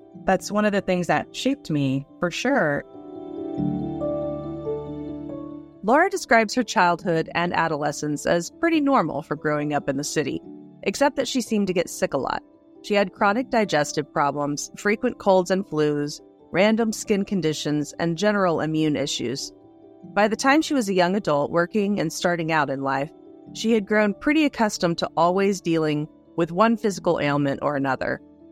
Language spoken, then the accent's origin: English; New York City, New York, United States; And I was born in the Bronx. I was born and raised in the Bronx.